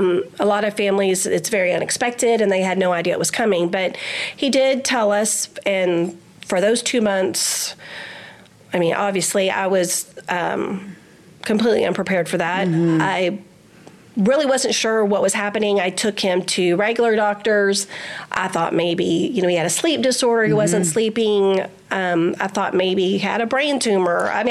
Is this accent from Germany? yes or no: no; Houston, Texas, United States; part of my story is I'm born and raised in Houston. I'm an H-Town girl.